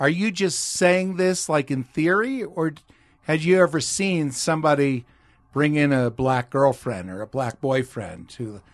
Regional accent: New Jersey, United States; growing up in New Jersey, there were four siblings.

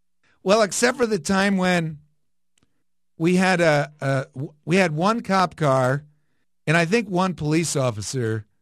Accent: Prospect Park, New Jersey, United States; I'm from New Jersey. I grew up in a tiny little town. It was a half a mile across. That's a little. Back east, they have thousands of little tiny towns that just formed by accident. And the town is called Prospect Park, New Jersey, right outside of Paterson, New Jersey

